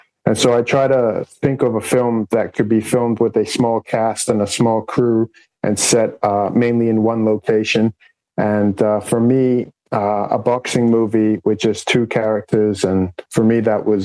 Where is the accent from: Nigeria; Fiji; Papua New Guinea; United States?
Fiji; Suva, Central Division; And I grew up in Suva, so for me, it was a dream to try and make a feature film set in Suva.